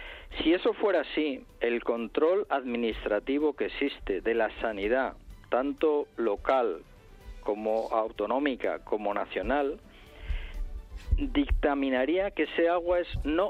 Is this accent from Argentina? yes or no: no; Community of Madrid, Spain; born there; primero soy ciudadano de la Comunidad de Madrid, soy nacido en la Comunidad de Madrid. Encima, pues he trabajado varios años en la propia empresa de servicios de agua de Madrid